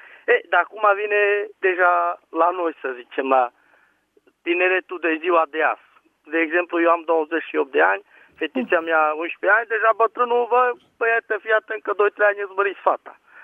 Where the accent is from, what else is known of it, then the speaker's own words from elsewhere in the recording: Mureș County, Romania; de la Mureș